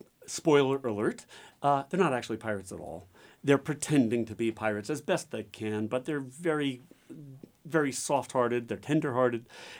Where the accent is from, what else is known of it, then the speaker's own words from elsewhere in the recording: United States; that they put an American in one of the principal roles was really cool.